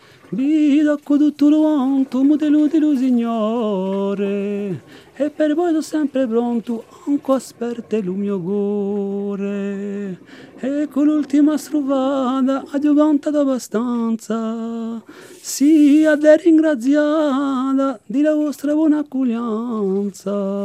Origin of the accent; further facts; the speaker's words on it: Corsica, France; Non, je ne suis pas du village. Je suis originaire du Cap Corse.